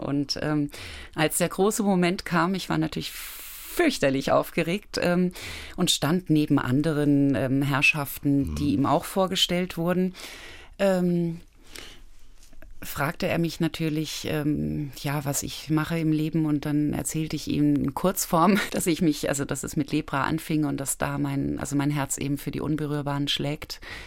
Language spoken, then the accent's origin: German; Kathmandu, Bagmati, Nepal; Da reicht schon, wenn ich sage, ich komme aus Kathmandu. Das ist für die schon Großstadt genug.